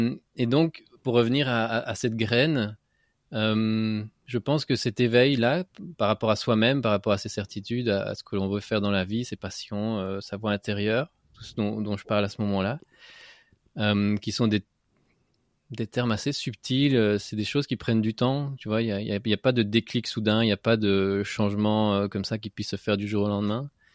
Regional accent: Avignon, Provence-Alpes-Côte d'Azur, France; accent: southern French; also born or lived in Madrid; je suis né à Madrid, mais je suis très vite, on a tous très vite déménagé à Avignon. Donc j'ai appris l'espagnol, forcément mes parents sont, toute ma famille est en Espagne, mais on a passé ces 8 premières années à Avignon.

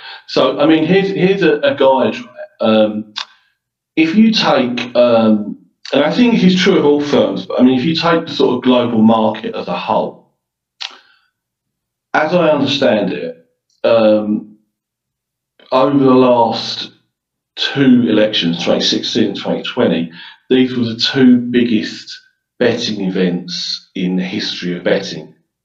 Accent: United Kingdom; I personally, as a Brit

